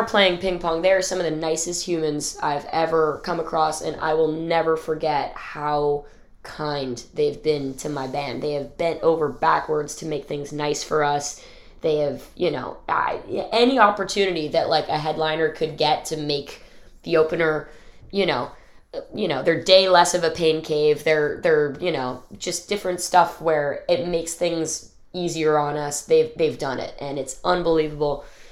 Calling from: Seattle, Washington, United States; I'm phoning in from Seattle, Washington, the beautiful home of grunge.

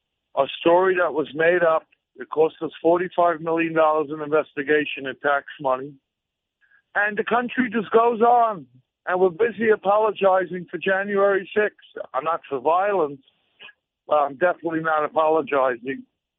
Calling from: Brooklyn, New York, United States; I'm calling from Brooklyn, New York.

